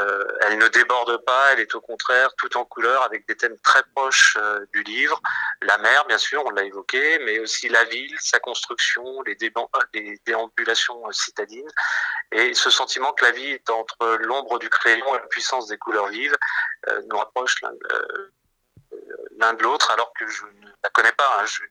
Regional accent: Paris, Île-de-France, France; je suis parisien et je me balade beaucoup dans Paris à pied.

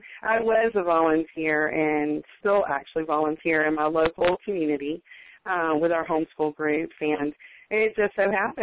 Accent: Tampa, Florida, United States; I am from the Tampa Bay area and started homeschooling about 13 years ago.

